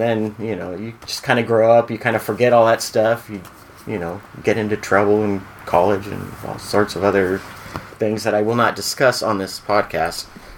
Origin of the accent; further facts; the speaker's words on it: Santa Monica, California, United States; I grew up in Santa Monica, city of Santa Monica, so I went to Santa Monica Elementary School